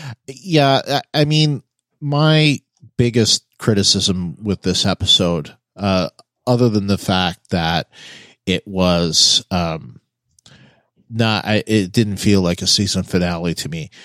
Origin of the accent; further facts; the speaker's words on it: Canada; I'm a Canadian originally, you know, I still am, you know, and I've spent almost all my life in climates where we got a lot of snow.